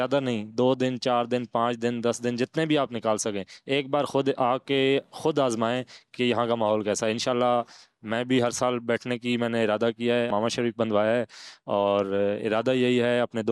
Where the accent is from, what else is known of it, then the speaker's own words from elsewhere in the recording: Karachi, Sindh, Pakistan; اور میں کراچی نظم آباد سے تعلق رکھتا ہوں